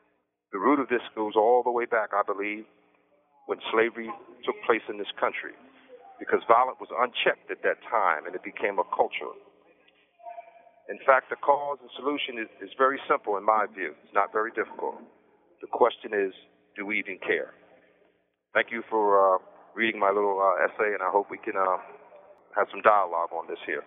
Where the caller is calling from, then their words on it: Pennsylvania, United States; I'm calling from Pennsylvania from the new prison called Phoenix.